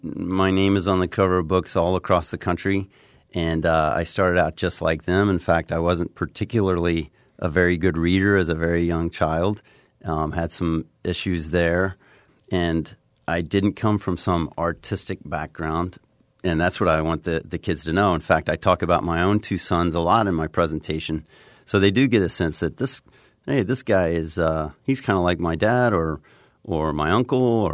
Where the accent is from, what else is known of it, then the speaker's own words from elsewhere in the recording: Lexington, Kentucky, United States; also born or lived in Missouri; I grew up in Lexington, Kentucky, born in Missouri, and this is one thing I do share with the little guys